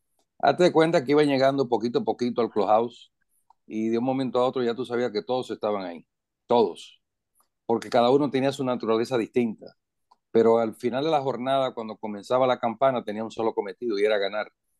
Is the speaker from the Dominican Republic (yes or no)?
yes; Dominican Republic; born there; Es el segundo ya que pasé a ser el Salón de la Fama de la ciudad que nací en la República Dominicana.